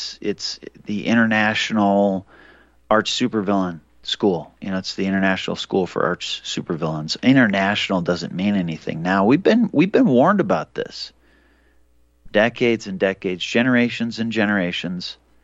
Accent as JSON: {"language": "English", "region": "Montana", "country": "United States", "tie": "born or raised there", "said": "I remember growing up in Montana, we never found any shortage of things to do."}